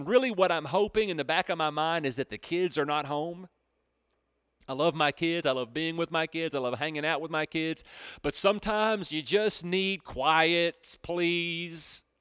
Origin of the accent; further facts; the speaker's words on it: Texas, United States; Okay, so I'm from East Texas, and we talk a little different down here, y'all.